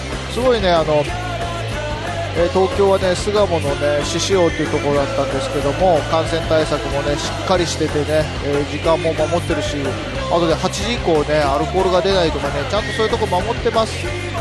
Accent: Sapporo, Hokkaido, Japan; now in Tokyo, Japan; 僕の地元ね札幌のね

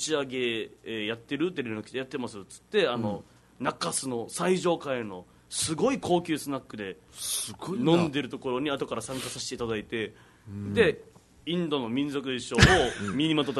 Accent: Nepal; Japanese is a second language; now in Japan; でもネパール人としては嬉しいじゃないですか

